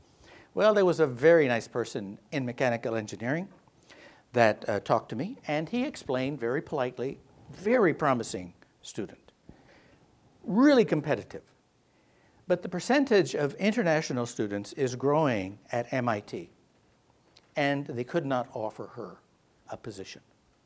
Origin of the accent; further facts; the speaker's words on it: Tucson, Arizona, United States; So I grew up in Tucson at a time when the Anglo community was trying to make us believe that we were second-class citizens.